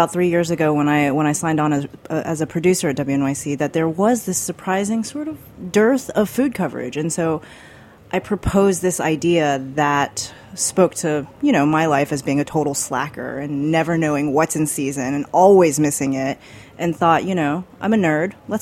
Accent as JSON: {"language": "English", "country": "United States", "said": "as an American who goes to the supermarket"}